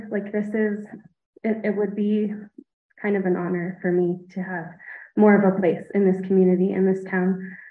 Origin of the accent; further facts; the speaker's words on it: San Diego, California, United States; now in Boulder, United States; We chose to be here. I'm from San Diego.